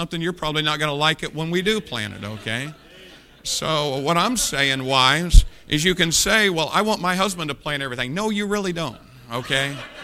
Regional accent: Indiana, United States; If I'm away from here in another state, and I mention I'm from Indiana, you know what most people say?

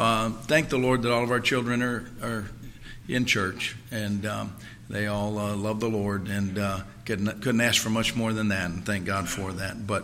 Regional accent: Ann Arbor, Michigan, United States; We are hail from Michigan originally, Ann Arbor, Michigan. That's where I was a firefighter.

